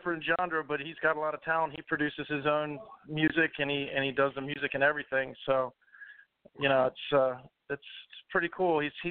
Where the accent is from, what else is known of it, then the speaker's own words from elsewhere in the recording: Maryland, United States; also born or lived in New Jersey; Yeah, I grew up in Southern Maryland, and then I lived in Jersey when I got out of the military, and now I currently live in Pennsylvania.